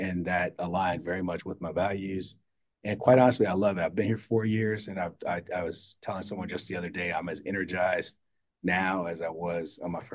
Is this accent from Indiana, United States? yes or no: yes; Indiana, United States; Probably like wanderlust from growing up in Indiana.